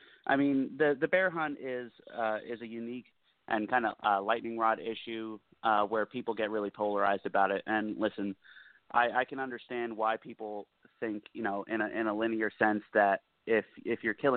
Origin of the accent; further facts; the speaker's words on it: Trenton, New Jersey, United States; I'm calling you from Trenton, New Jersey right now. Oh, okay. Lifelong Trentonian. Okay. Been here my whole life. So is my whole family.